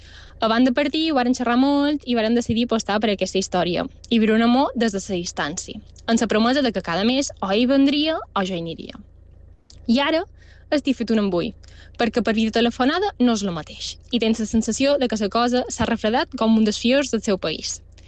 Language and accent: Catalan; Ariany, Balearic Islands, Spain; Soc una balança d'Ariany de 24 anys